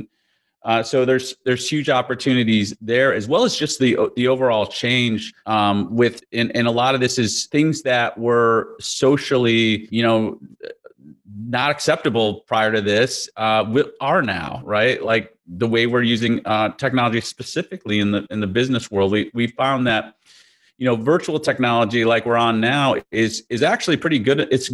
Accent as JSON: {"language": "English", "town": "Chicago", "region": "Illinois", "country": "United States", "tie": "born or raised there", "said": "I grew up in Chicago in the Midwest, and we had tornado drills all the time."}